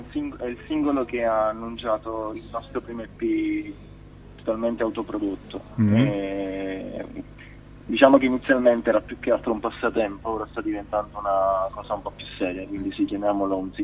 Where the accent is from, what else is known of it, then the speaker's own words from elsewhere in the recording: Fisciano, Campania, Italy; veniamo generalmente dalla Campania. Tre di noi siamo di Fisciano, provincia di Salerno